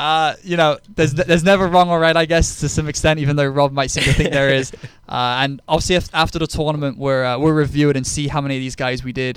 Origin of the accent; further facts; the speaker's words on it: England, United Kingdom; And as an English boy, it pains me a little to make that prediction.